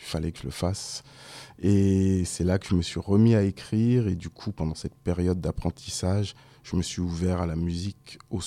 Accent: Créteil, Île-de-France, France; also born or lived in Seine-Saint-Denis; J'ai grandi dans le Val-de-Marne à Créteil. Dans les années, je suis né en 85, dans les années 90.

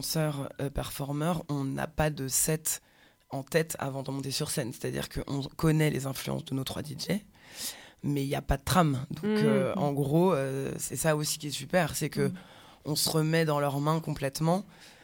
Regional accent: Île-de-France, France; on est nés ici, hein, on est des produits de banlieue hein, quand même, un peu, pure produits de banlieue parisienne

